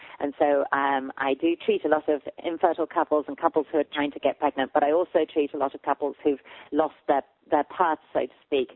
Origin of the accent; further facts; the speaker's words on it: England, United Kingdom; now in United States; I'm from England originally. I've been in America for 20 years, though. I'm married to an American. So I think I've taken root here, but I'm originally from England.